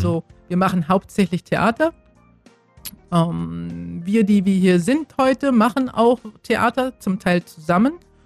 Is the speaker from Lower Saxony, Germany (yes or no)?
no; Potsdam, Brandenburg, Germany; wir sind ja Potsdamer.